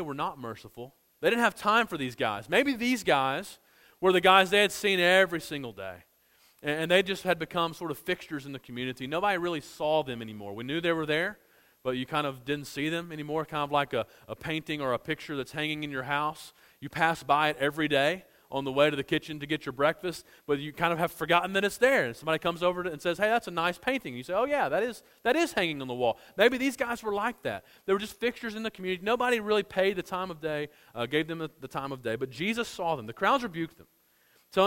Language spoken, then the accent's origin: English; Gardendale, Alabama, United States; I remember in my home church where I grew up in Gardendale, Alabama, we had a guy who ran a homeless shelter.